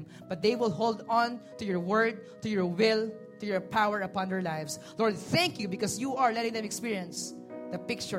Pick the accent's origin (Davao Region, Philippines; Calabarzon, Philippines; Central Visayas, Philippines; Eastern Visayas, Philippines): Calabarzon, Philippines; Taytay; Taga rito ako. I grew up, taga Fairview ako na. But I grew up in this place. Taga Taytay Rizal ako. That's where I grew up.